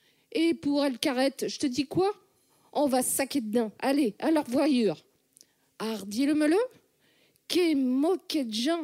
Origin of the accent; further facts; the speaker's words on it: Lille, Hauts-de-France, France; J'ai grandi à Lille, donc il y a certains accents que je connais.